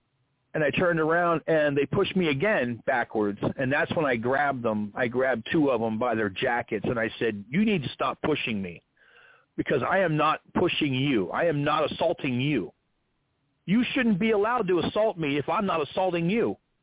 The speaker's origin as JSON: {"language": "English", "country": "United States", "said": "look, I'm an American, I'm a veteran, I love my country. I pay my tax. I'm a citizen."}